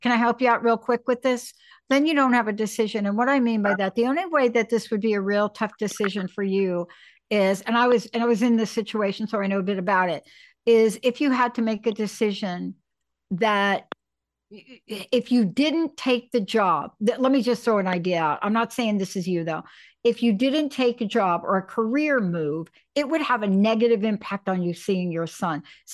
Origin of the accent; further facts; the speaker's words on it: New York, United States; moved away; also born or lived in New Jersey; there's something about growing up in New York and New Jersey. Now, my family moved to the South, but I will tell you, I did not. That was never going to work out for me.